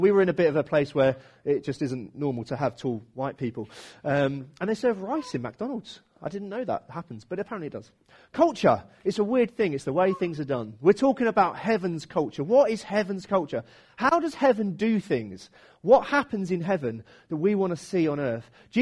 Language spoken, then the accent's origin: English; United Kingdom; We do some weird things in our culture. It's just the way that we do life as British people.